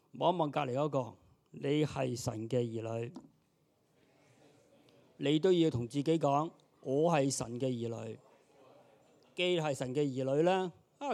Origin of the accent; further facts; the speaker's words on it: Hong Kong; 一攞張身份證出嚟，我係香港人。